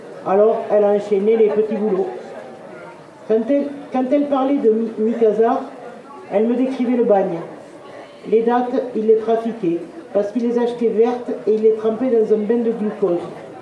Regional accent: France; born there; Moi-même, je suis née en France, mais j'ai gardé la carte de séjour jusqu'en 1996. La date d'entrée en France, c'était ma date de naissance.

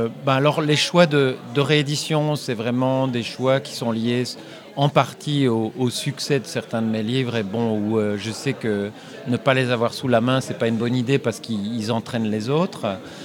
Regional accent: Brussels, Belgium; Il y a évidemment la partie francophone, d'où on pourrait dire que je viens, puisque je suis bruxellois d'origine

